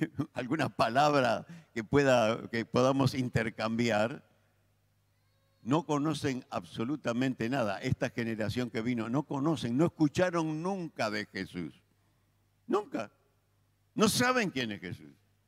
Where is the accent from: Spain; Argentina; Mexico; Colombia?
Argentina; a veces como argentinos tampoco lo podemos entender o creemos que no lo entendemos